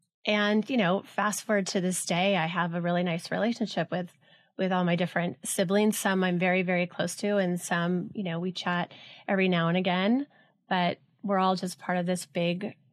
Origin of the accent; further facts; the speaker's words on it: Los Alamitos, California, United States; I grew up in Los Alamitos. I grew up born in L.A., okay, so but grew up in right on the border of Orange County.